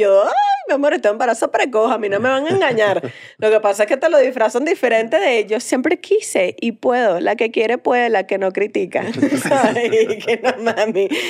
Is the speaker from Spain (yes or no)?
no; Venezuela; Y somos todos los venezolanos